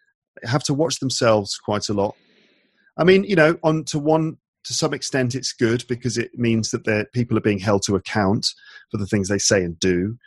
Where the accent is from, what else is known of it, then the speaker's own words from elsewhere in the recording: London, United Kingdom; also born or lived in Midlands; lived there from about the age of 9 till about the age of 18 or 19 when I went to university. So, you know, sometimes spent growing up in London, sometime in the Midlands. And then, I mean, just a normal sort of life in the 80s growing up